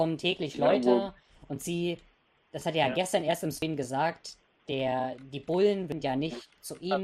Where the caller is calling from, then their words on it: Deggendorf, Bavaria, Germany; Ich komme aus Deggendorf.